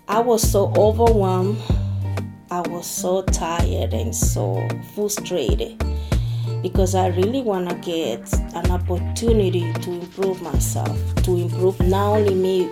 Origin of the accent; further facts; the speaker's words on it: Dominican Republic; English is a second language; moved away as an adult; I'm from Dominican Republic. When I first came here, I was just 18 years old with a lot of dreams.